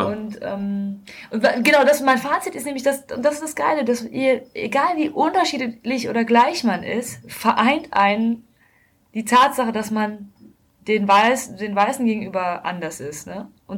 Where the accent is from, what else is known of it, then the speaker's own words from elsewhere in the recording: North Rhine-Westphalia, Germany; eins live ist ja ein Radiosender aus meiner Heimatregion